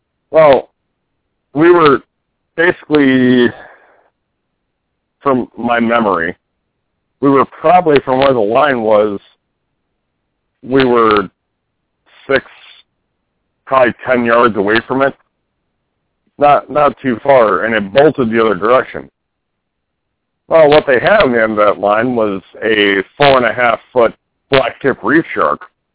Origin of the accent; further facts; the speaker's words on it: Houston, Texas, United States; I grew up in Houston, and we used to go to Galveston all the time.